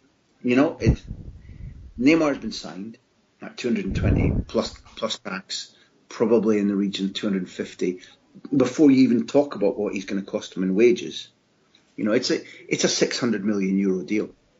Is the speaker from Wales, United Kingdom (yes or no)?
no; Scotland, United Kingdom; To start to tilt as a Scot at Bayern Munich